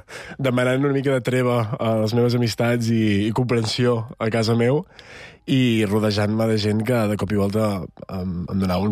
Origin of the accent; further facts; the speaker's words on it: Vic, Catalonia, Spain; born there; nosaltres, jo i els meus germans, som nascuts tots a Vic.